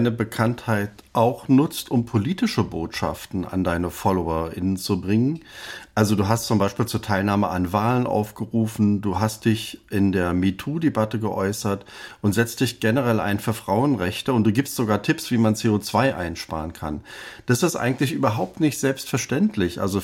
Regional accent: eastern Germany, Germany; da bin ich immer so als Ostdeutscher gesehen worden, weil ich komme aus Ostdeutschland

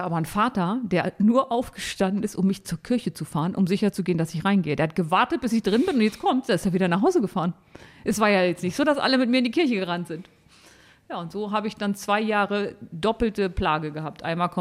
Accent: Harz, Germany; Hallo, ich komme aus dem Harz.

